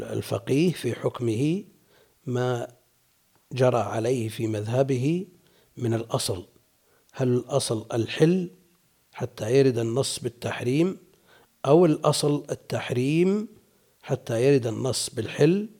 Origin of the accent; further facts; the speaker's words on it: Najd, Saudi Arabia; هذا هو الموجود والمتعارف عليه عندنا في نجد، هذا هو المعروف عندنا